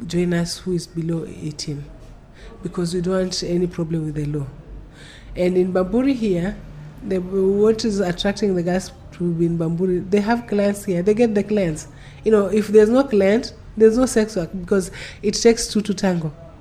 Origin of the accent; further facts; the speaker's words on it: Kilifi, Kilifi County, Kenya; I come from Kilifi. I know I cannot travel to Kilifi.